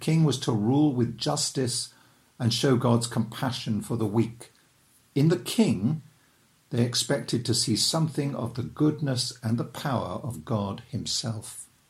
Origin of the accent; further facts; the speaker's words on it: England, United Kingdom; I, as an Englishman, am a subject of one of the few surviving kingdoms of the modern world, the United Kingdom.